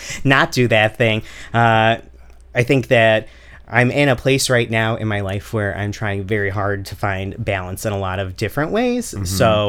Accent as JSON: {"language": "English", "town": "Chicago", "region": "Illinois", "country": "United States", "tie": "born or raised there", "also_born_or_lived": "New Jersey", "accent": "Chicago", "said": "I was born out in New Jersey. Lived there for a minute. They came back. I was fully intending on leaving as soon as I went to college. But I went to New York, did an NYU tour, and they were like, oh, your Chicago accent."}